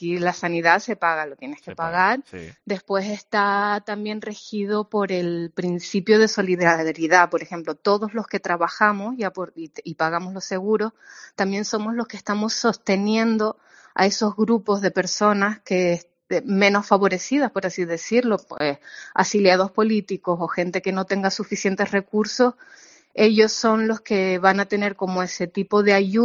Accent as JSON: {"language": "Spanish", "region": "Canary Islands", "country": "Spain", "lives_now": "Central Europe", "said": "Siendo canaria"}